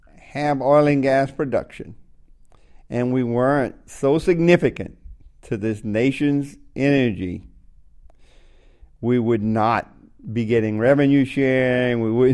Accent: Louisiana, United States; I'm a Cajun, which is French. We run out of Nova Scotia and settled in South Louisiana and had nothing there and took the challenges.

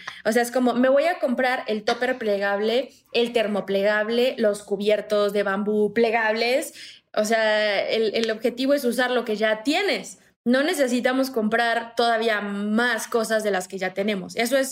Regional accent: Morelos, Mexico; moved away as an adult; now in Mexico City, Mexico; Yo soy de Morelos, me vine a la Ciudad de México a estudiar en la universidad y luego me quedé aquí porque trabajaba aquí.

